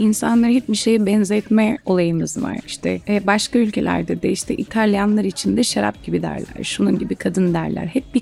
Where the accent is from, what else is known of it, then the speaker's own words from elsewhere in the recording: Beyoğlu, Istanbul, Turkey; Aşığım Beyoğlu'na ben. Çok seviyorum. Ve hala da korunmasından yanayım. Oralarda büyüdüm